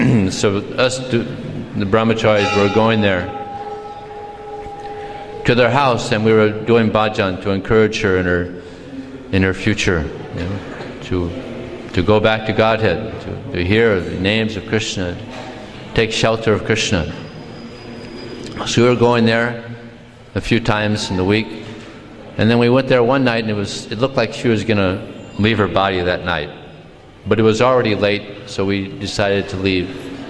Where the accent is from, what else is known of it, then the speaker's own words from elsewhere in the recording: Miami, Florida, United States; We grew up in Miami together.